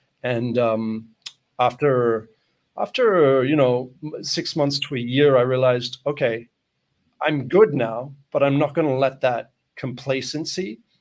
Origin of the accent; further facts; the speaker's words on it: Australia; No, I grew up in Australia, and in my teenage years, like we're talking late 90s